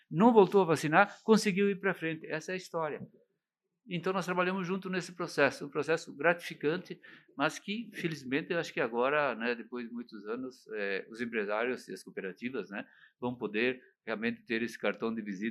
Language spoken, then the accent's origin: Portuguese; Paraná, Brazil; nós aqui do Paraná